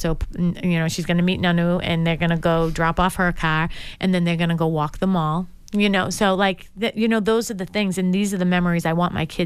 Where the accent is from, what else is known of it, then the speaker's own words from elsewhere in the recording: Dorchester, Massachusetts, United States; I grew up in Dorchester, you grew up in Braintree.